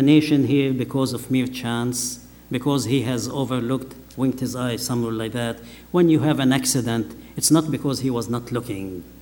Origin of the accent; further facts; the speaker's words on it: Greensboro, North Carolina, United States; I am from Greensboro, and my state has been put under the jurisdiction of the Lord Jesus Christ.